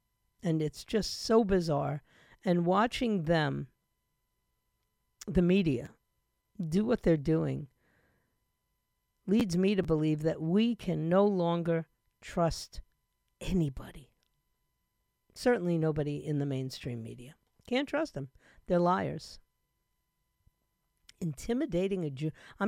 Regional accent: New York, United States; There, I said it. It's my hometown.

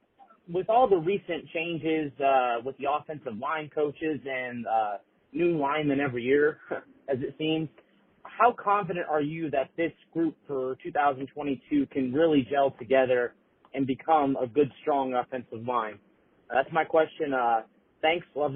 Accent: Georgia, United States; I'm from Georgia.

